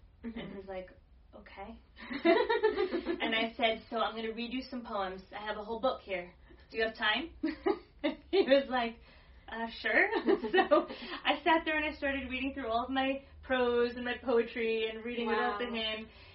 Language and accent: English; Belgium; born there; first language French; English is a second language; up going to medical school in Belgium. After my parents got married, and that's where I was born. So my first language was French, and I barely remember any of it.